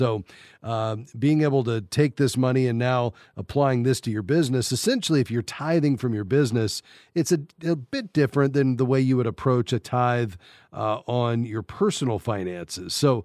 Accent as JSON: {"language": "English", "town": "Fort Lauderdale", "region": "Florida", "country": "United States", "tie": "born or raised there"}